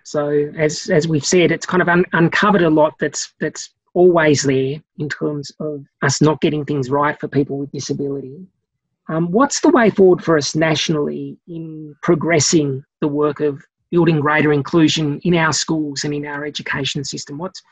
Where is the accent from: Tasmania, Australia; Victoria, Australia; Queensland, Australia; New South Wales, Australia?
Tasmania, Australia; I'm from Tasmania originally, so I can be a little bit proud.